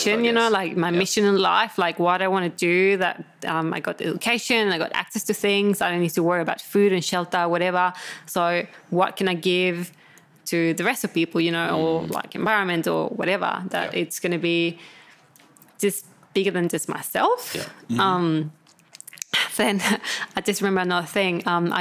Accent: Chile; English is a second language; Yeah, so we got a bit of German there, but born and bred in Chile.

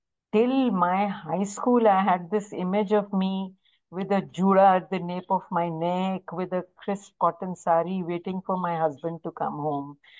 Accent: Mumbai, Maharashtra, India; now in Delhi, India; I grew up in Bombay. I did my studies, school, college, and most of my chartered accountancy I completed in Bombay. My cost accountancy also I completed in Bombay.

